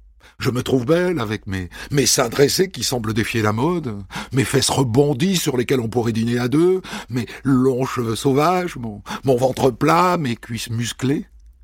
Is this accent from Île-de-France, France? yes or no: no; Concarneau, Brittany, France; J'ai grandi à Concarneau, dans le Finistère Sud, à 100 mètres de chez ma grand-mère maternelle, mamie Paulette.